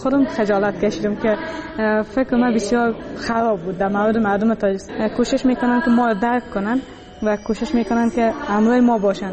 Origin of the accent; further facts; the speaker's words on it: Afghanistan; مردم تا میشنون که ما افغان هستیم از ما فرار میکنن